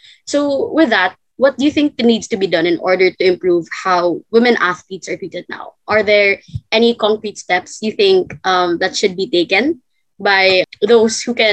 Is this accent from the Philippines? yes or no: yes; Philippines; like, you know, before we're, our profession, we're, our occupation, we are Filipinos.